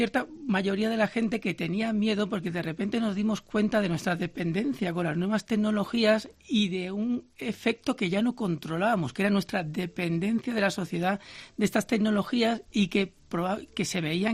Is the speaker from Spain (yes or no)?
yes; Vélez-Málaga, Andalusia, Spain; que yo soy de Vélez Málaga.